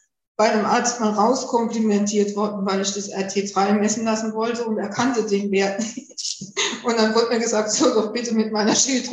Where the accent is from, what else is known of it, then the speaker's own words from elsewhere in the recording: Rhineland-Palatinate, Germany; Ich bin ja in der Pfalz groß geworden. Die Pfalz gilt ja als Gemüsegarten Deutschlands.